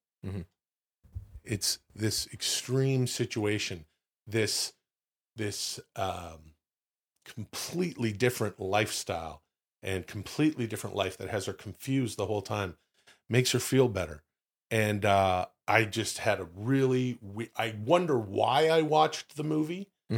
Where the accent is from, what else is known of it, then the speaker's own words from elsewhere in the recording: Ladner, British Columbia, Canada; the street that I grew up in Ladner, British Columbia.